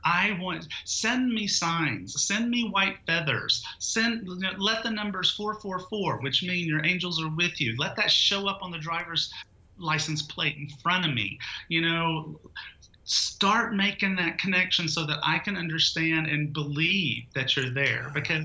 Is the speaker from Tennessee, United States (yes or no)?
yes; Knoxville, Tennessee, United States; growing up in Knoxville, Tennessee, you know, there were not a lot of spiritual teachers just hanging around